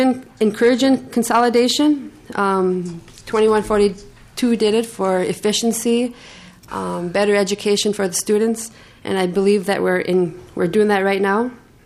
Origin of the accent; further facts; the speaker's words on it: Minnesota, United States; I live in the woods. I grew up on the Boy's Fort Reservation. My dad is an avid hunter, so he gave me the facts.